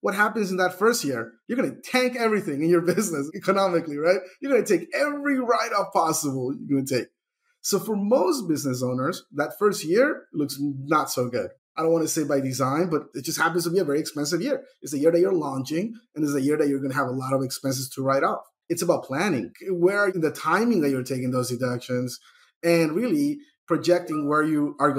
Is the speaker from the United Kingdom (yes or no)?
no; El Salvador; now in United States; So I'm from El Salvador. I was born there. I'm the oldest of three.